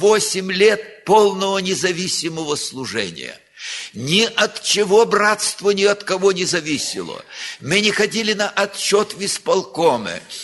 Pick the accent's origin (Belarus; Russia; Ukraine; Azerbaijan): Ukraine; Western Ukraine; Я родился в Западной Украине. Вот все эти переходы войск на восток и с востока опять на запад шли через нашу деревню. Нас эвакуировали.